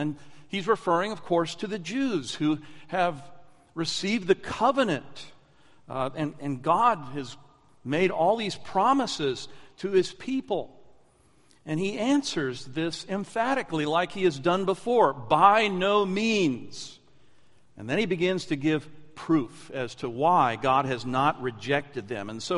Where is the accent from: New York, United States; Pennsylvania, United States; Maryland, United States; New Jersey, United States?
Pennsylvania, United States; Lancaster; I said, well, I'm from Pennsylvania, and my grandparents are from Pennsylvania. And then I told them I was born in Lancaster, Pennsylvania.